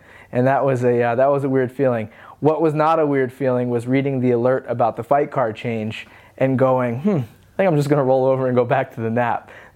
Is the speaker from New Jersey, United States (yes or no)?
yes; Atlantic City, New Jersey, United States; when I grew up in Atlantic City in the Arturo Thunder Gotti days and Kelly Pavlik and Bernard Hopkins and Tyson, I knew I wanted to work in the fight game.